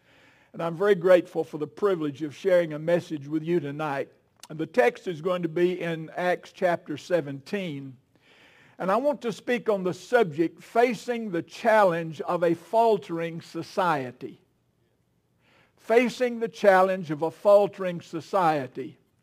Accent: Valdez, North Carolina, United States; And Wendy's from my hometown. We're both from Valdez, North Carolina.

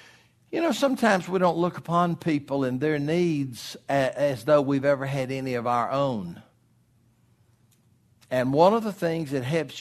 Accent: Georgia, United States; Well, I grew up in North Georgia, and we had our own dialect.

